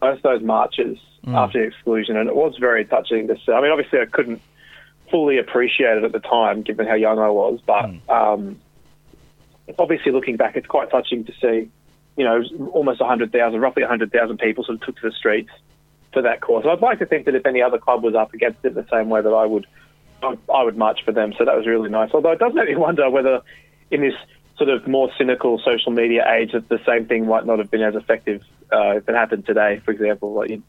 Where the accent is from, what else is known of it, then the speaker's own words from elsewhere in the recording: Bankstown, New South Wales, Australia; So I grew up in Bankstown.